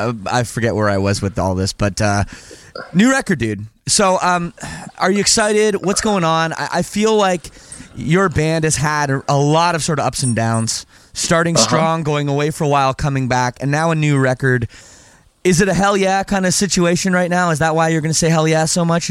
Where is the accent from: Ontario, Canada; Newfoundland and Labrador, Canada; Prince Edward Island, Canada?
Ontario, Canada; Oakville; No, I'm from Oakville, so I've got that rich kid money.